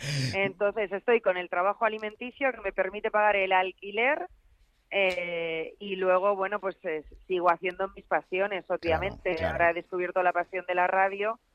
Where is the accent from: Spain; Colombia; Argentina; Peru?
Spain